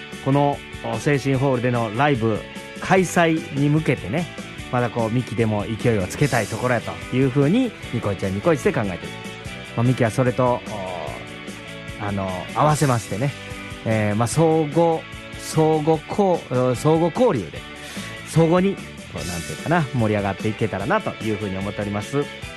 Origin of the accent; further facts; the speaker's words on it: Shijimi, Hyogo, Japan; 僕はしじみ町の出身なんですけどね、